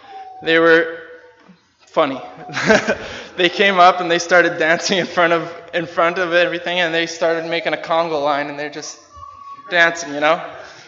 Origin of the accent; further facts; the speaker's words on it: Canada; He knew I came from Canada and that I was a person.